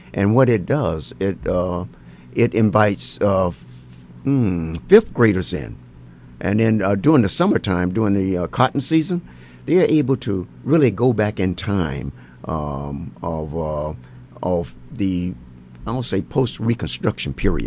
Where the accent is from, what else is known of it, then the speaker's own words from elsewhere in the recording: Fort Mill, South Carolina, United States; also born or lived in Rock Hill; Yes, in fact, I was born in Rock Hill. Okay. And but 2 or 3 days later, mother bought me home. Okay. Mother and daddy. Okay. And then my life was spent in Fort Mill